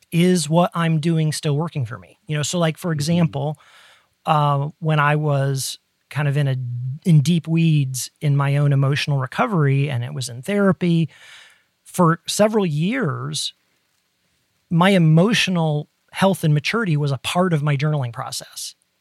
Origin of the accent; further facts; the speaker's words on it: Ohio, United States; growing up in Ohio in the Midwest and the door frame in our kitchen that opened to the stairs going to the basement